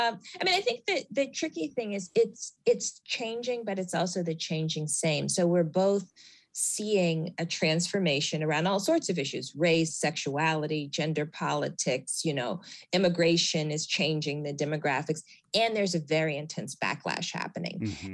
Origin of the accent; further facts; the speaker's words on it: Alabama, United States; born there; I was born in Alabama, and most of my family continues to live in Alabama.